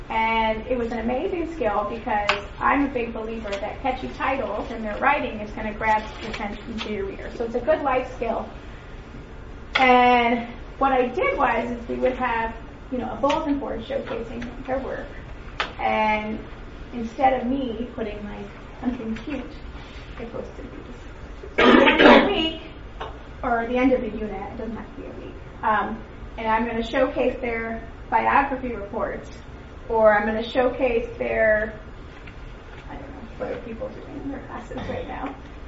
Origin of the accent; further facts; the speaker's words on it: Maryland, United States; I'm from Maryland.